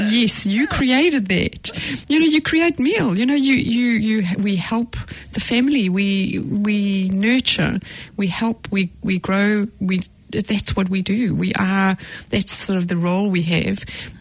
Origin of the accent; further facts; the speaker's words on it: South Africa; And I come from an English-speaking South African family where my voice was heard. And that's just how I grew up.